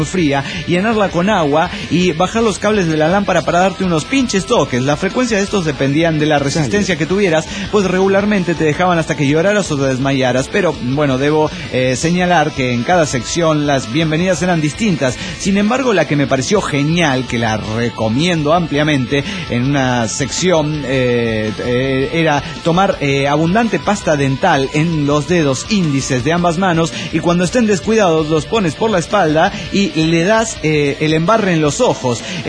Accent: Mexico City, Mexico; del DF mexicano.

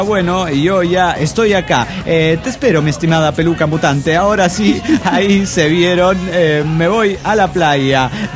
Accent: Mexico City, Mexico; Soy el Mahler del DF mexicano.

